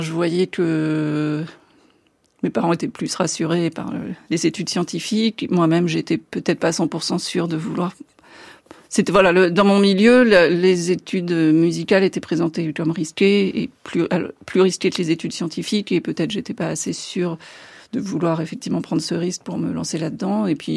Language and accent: French; Orléans, Centre-Val de Loire, France; Alors, j'ai grandi à Orléans